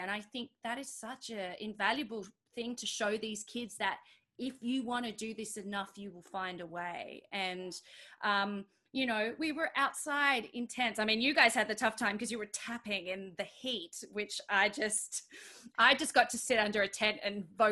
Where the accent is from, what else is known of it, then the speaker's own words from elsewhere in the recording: Australia; I think also as an immigrant and as an Australian, I have a story to tell